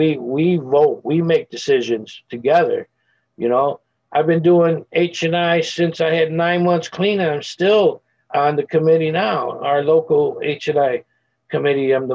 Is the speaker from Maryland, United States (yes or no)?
no; Chicago, Illinois, United States; also born or lived in Dallas; This is the fourth major move. I was born and raised in Chicago with 3 years clean. I went to Dallas.